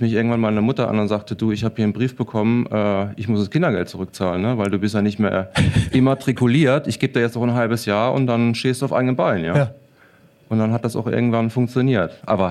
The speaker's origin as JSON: {"language": "German", "town": "Landau", "region": "Rhineland-Palatinate", "country": "Germany", "said": "Ich komme aus Landau, aus der schönen Pfalz."}